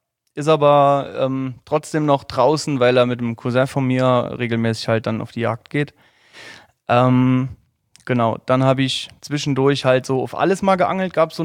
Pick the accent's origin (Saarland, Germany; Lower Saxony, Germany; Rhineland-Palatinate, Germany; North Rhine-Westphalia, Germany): Saarland, Germany; ich komme aus dem Saarland, 30 Jahre habe ich gesagt